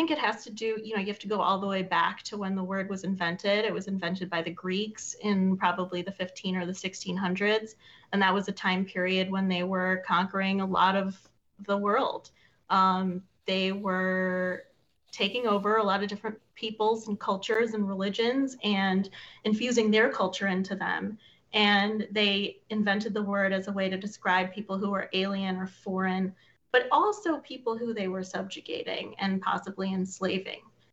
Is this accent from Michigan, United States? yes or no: no; Illinois, United States; I think growing up outside of Chicago, I probably heard it about cuisines which were just generally not American